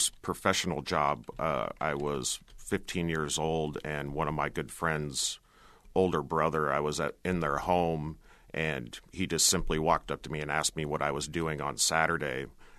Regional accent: Marshalltown, Iowa, United States; Yes, I am. I grew up in Marshalltown.

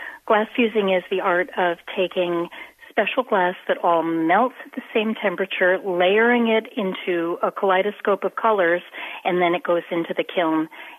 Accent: Kalamazoo, Michigan, United States; also born or lived in Chicago suburbs; So I'm from Kalamazoo originally

